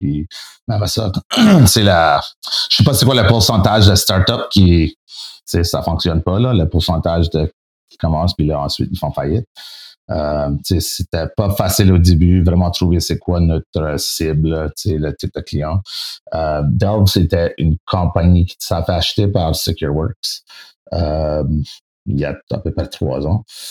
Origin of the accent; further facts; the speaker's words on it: Acadia, Canada; accent: Acadian; Excusez mon acadien, mon français-anglais